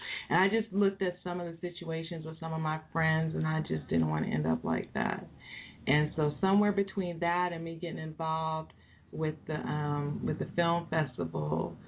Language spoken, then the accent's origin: English; Hermosa Beach, California, United States; also born or lived in Compton; So, yeah, I grew up in Hermosa Beach and in Compton. And, you know, those are two opposite ends of the spectrum for people who know Los Angeles.